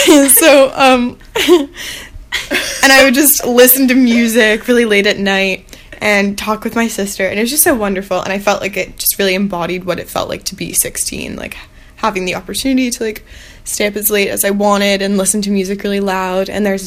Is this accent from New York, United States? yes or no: yes; New York, United States; even though like growing up in New York, I've always had independence and I've always had like my own choice and path